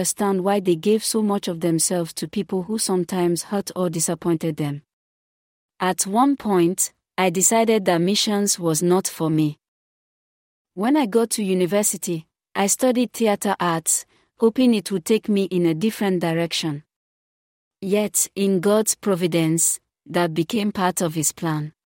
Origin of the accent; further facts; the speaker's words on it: Jos, Plateau, Nigeria; I am originally from Gom State but was born and raised in Jos, Plateau State, Nigeria.